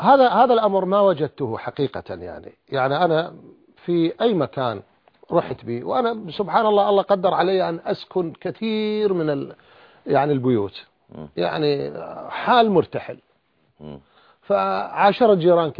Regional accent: Iraq; احنا عندنا في العراق أكثر من خضر

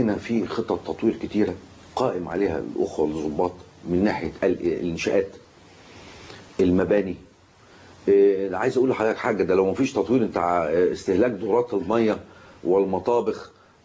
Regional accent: Egypt; احنا مصريين بنحب بلدنا ونخاف على بلدنا كلنا

